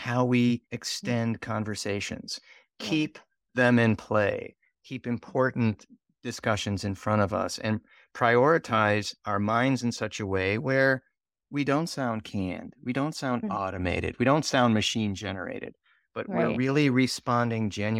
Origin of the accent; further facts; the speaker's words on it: Chicago, Illinois, United States; going out locally here in my hometown of Chicago